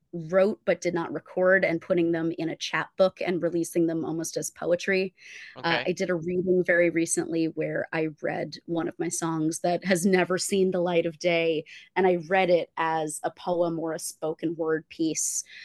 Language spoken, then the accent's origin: English; New Jersey, United States; There is no me without my New Jersey upbringing.